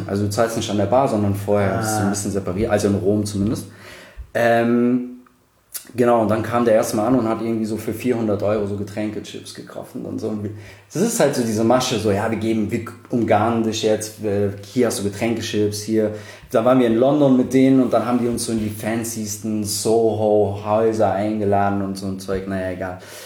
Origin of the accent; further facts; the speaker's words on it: Rüsselsheim am Main, Hesse, Germany; Ah, ich komme ursprünglich aus dem wunderschönen Rüsselsheim am Main. Das liegt 20 Kilometer südlich von Frankfurt, genau zwischen Frankfurt, Wiesbaden, Mainz, Darmstadt. Also die beste Lage, die man sich vorstellen kann. Da komme ich her. Da bin ich auch aufgewachsen.